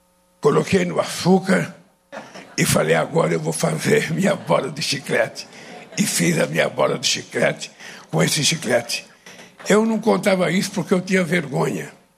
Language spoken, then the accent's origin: Portuguese; Caetés, Pernambuco, Brazil; born there; moved away; also born or lived in São Paulo; Eu sou nascido na cidade de Caetés, em Pernambuco, que em 1962 não era cidade, era um subdistrito de Garanhuns, e virou cidade em 1962.